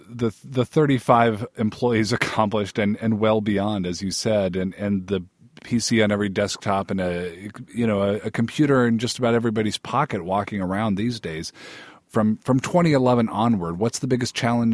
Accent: Seattle, Washington, United States; I grew up in Seattle, and I have friends who went to Lakeside as well.

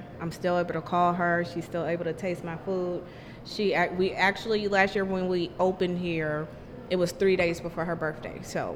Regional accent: San Francisco, California, United States; born or raised there

